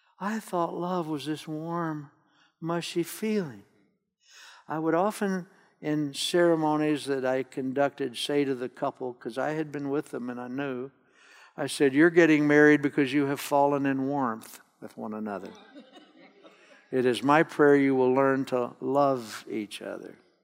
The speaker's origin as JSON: {"language": "English", "region": "Oklahoma", "country": "United States", "tie": "born there", "said": "I was born in Northwest Oklahoma on my grandfather's farm."}